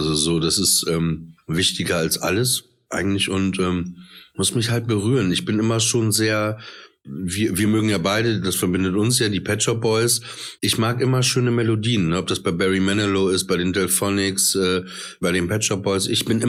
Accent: Papenburg, Lower Saxony, Germany; St. Martin, das war bei uns in Papenburg im Emsheim, war so, weil ich wohnte relativ, also in der Innenstadt.

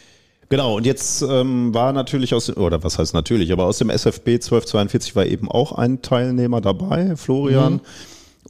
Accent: Germany; weil wir als Deutsche uns ja nie Gedanken so machen, wo da besondere Schwierigkeiten liegen.

